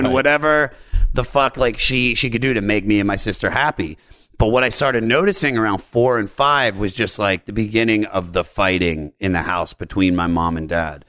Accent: Germantown, Maryland, United States; born there; Well, all right, so I was born in Germantown, Maryland, which is about 20 miles outside of Washington, D.C., and I had just a normal, like, family

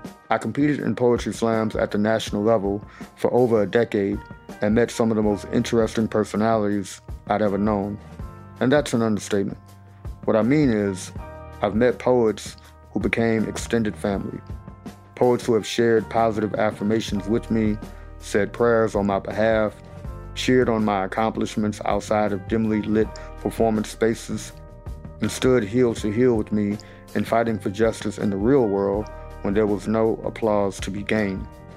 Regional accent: Baton Rouge, Louisiana, United States; after a couple of years of performing poems at open mics in my hometown of Baton Rouge.

